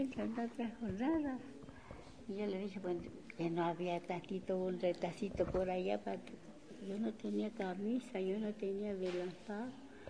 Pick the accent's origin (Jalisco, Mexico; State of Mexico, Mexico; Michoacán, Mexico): Jalisco, Mexico; born there; Yo, aquí.